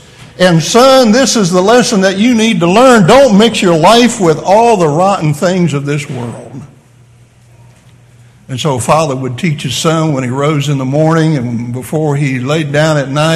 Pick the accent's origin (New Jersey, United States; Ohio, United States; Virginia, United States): Ohio, United States; born there; When I was a real little boy, I was born in Ohio when I was just really small, 5-6 years old.